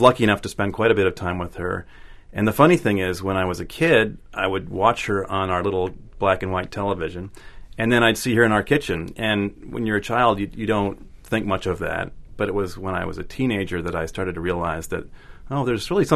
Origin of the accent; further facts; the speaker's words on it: New York City, New York, United States; I grew up here in New York City